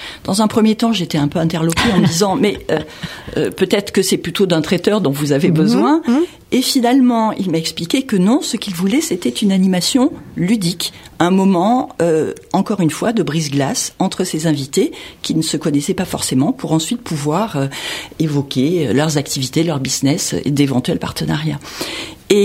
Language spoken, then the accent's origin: French; Nouvelle-Aquitaine, France; Sophie, comme moi, nous sommes originaires de Nouvelle-Aquitaine. Moi, je vais encore régulièrement à Bordeaux.